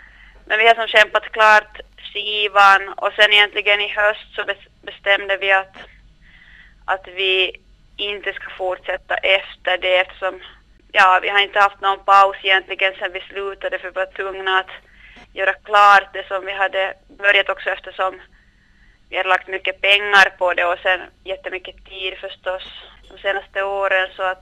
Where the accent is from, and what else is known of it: Korsholm, Ostrobothnia, Finland; also born or lived in Malmö; now in Stockholm, Sweden